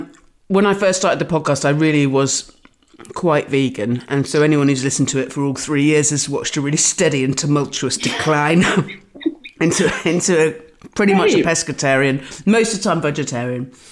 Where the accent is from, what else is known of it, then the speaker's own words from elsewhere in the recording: South West England, United Kingdom; I'm from Dorset, from the Dorset Chilli Company.